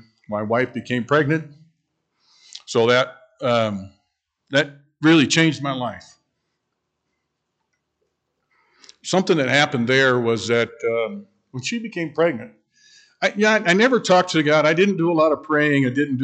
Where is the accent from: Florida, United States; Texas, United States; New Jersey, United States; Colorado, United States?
Colorado, United States; Colorado Springs; I grew up in Colorado Springs. Mom and Dad moved there in 1964 when I was 6 months old. I grew up there, went to high school there, and then went off to college in Gunnison at Western State College.